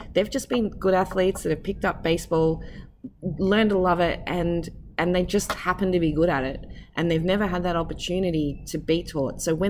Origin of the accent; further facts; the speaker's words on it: Australia; growing up in Australia, cricket was a big sport